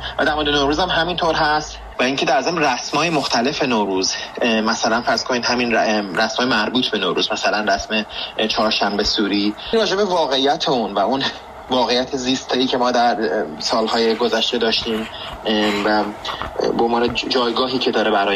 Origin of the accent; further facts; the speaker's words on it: Iran; برای من به عنوان یک ایرانی که خیلی هویت ملیش براش مهمه، همیشه روز خیلی خاصی بوده